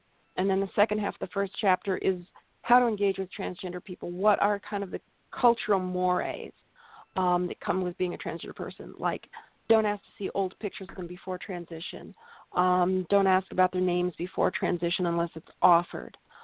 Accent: Phoenix, Arizona, United States; So I grew up in Phoenix, Arizona, near Luke Air Force Base. I always wanted to be a pilot.

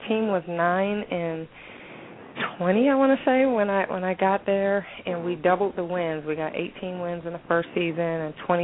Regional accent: Ohio, United States; I'm from Ohio. I felt like I could recruit Ohio. It was closer to my parents.

